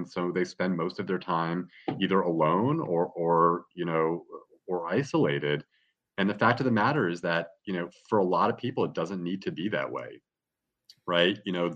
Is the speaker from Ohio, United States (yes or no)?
no; New York City, New York, United States; And, you know, I come from New York City where I used to work on Wall Street